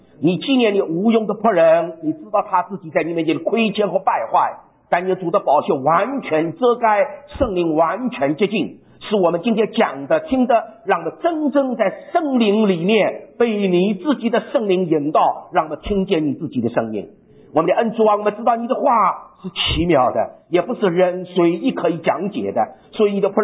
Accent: China; 我们中国人说提纲挈领，

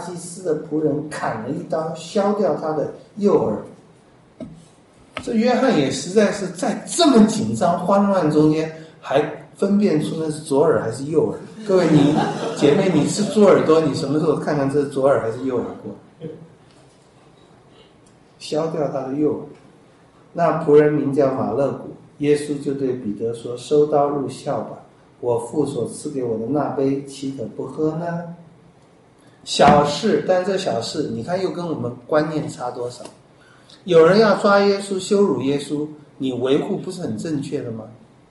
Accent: China

